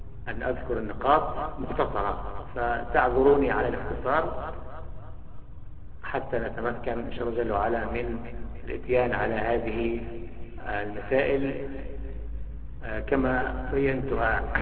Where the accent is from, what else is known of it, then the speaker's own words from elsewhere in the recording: Egypt; عندنا في مصر